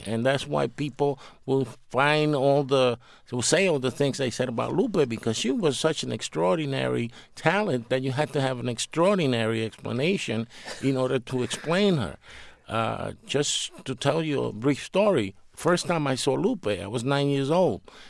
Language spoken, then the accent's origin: English; Puerto Rico; I grew up in Puerto Rico